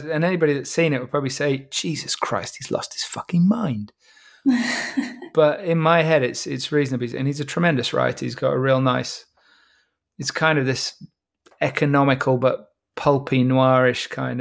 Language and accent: English; England, United Kingdom; me particularly being English and being particularly crap with other languages